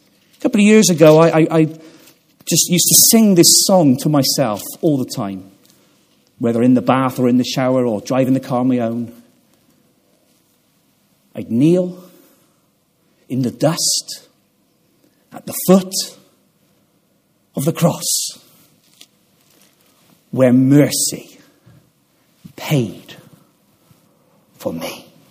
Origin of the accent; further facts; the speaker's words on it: Gloucester, South West England, United Kingdom; Years ago, when I grew up in Gloucester, we used to sing from Hymns of Faith.